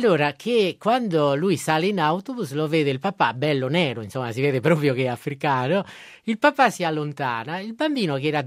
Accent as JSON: {"language": "Italian", "region": "Sardinia", "country": "Italy", "said": "anche se io sono uno sardo."}